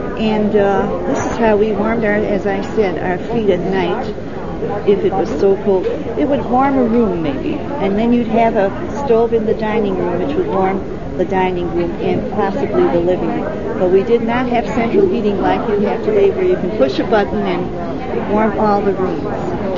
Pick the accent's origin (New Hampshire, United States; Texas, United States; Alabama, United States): Texas, United States; I hadn't lived up here very long. I'm originally from Texas.